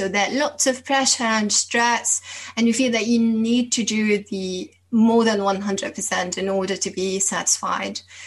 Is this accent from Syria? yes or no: yes; Damascus, Damascus Governorate, Syria; English is a second language; I grew up in the capital, which is Damascus, and it's a very old city, one of the oldest cities in the Middle East.